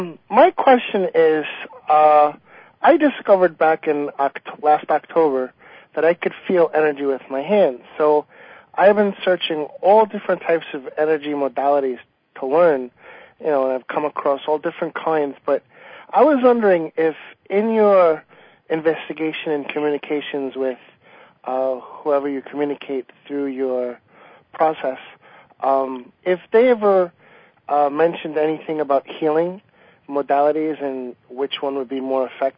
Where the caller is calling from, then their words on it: Long Island, New York, United States; I'm from Long Island, New York.